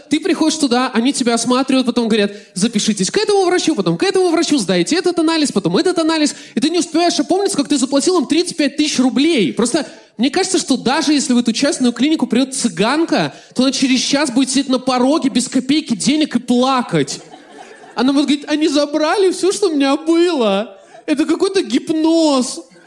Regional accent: Belarus; now in Moscow, Russia; я белорус, и я живу в Москве

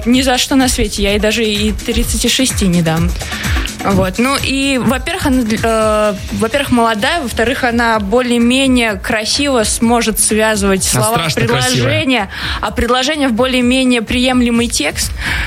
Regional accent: Moscow, Russia; Мы обе из Москвы, да.

